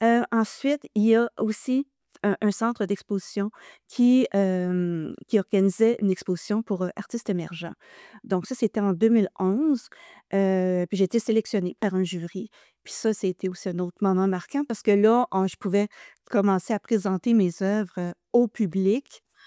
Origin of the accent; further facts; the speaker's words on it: Ontario, Canada; now in Gatineau, Canada; Je suis originaire de l'Est ontarien, j'habite à Gatineau depuis peut-être une trentaine d'années déjà.